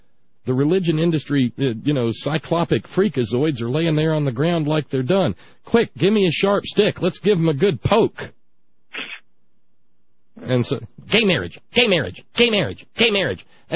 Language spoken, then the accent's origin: English; the South, United States; It would do me so much good as a Southerner, Vince. As a born and bred Southerner, to see my Southern brothers and sisters look up